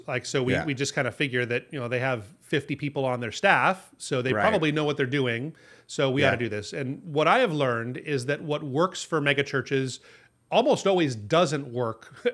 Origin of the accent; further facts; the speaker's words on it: Hawaii, United States; I'm from Hawaii. I don't know how to make this decision on who can, when we should be driving to church or not.